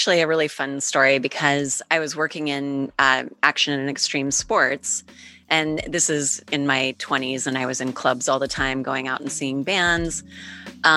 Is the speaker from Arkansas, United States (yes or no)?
no; Colorado, United States; So I grew up in Colorado, right on the Front Range. I was honestly a little mountain girl.